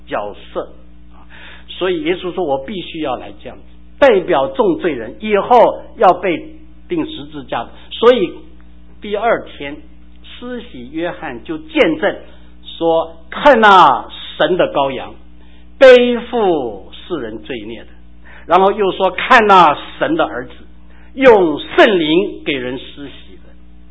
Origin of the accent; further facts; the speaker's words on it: Fuzhou, Fujian, China; 家，就是福州。我们的朋友啊，就开车带我们把福州想去的地方都去遍了